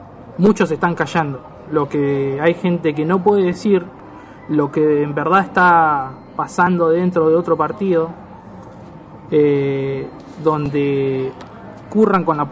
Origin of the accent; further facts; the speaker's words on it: Carmen de Patagones, Buenos Aires Province, Argentina; Está demasiado bajo de donde yo soy, de Patagones.